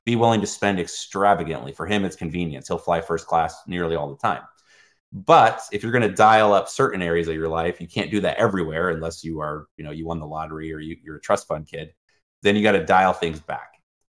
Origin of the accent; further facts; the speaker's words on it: Michigan, United States; I'm 20-year-old college kid in small town Indiana. I grew up in Michigan. My parents were, we were middle class.